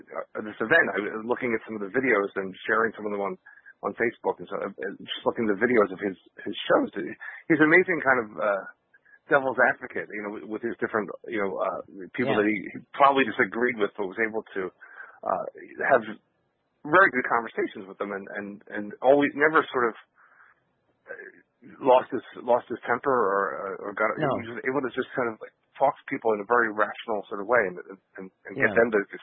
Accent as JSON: {"language": "English", "region": "Ohio", "country": "United States", "tie": "born or raised there", "said": "I grew up in Ohio"}